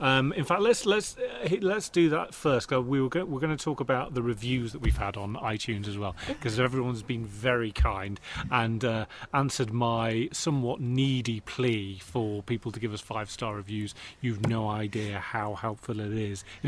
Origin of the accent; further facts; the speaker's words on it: Liverpool, North West England, United Kingdom; So they are based in Toxteth in Liverpool, which is my hometown.